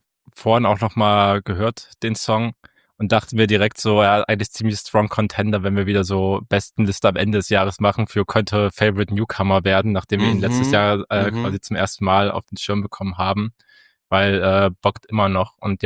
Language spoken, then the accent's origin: German; Saxony-Anhalt, Germany